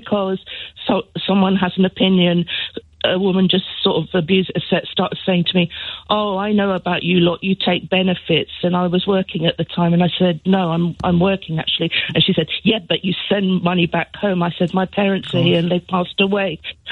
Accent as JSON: {"language": "English", "region": "London", "country": "United Kingdom", "tie": "born or raised there", "said": "I was born in London, and I've never left that, the place I was born in."}